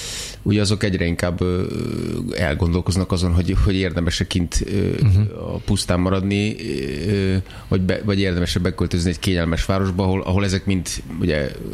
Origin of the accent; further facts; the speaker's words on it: Budapest, Hungary; ugye én budai gyerek vagyok